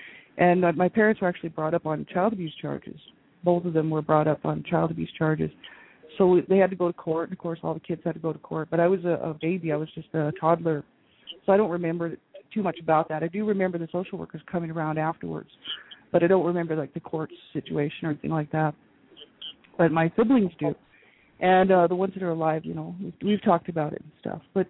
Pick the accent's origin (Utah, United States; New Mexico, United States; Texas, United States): New Mexico, United States; born there; So my parents were from Canada, and they moved down to the States, and I was born in New Mexico.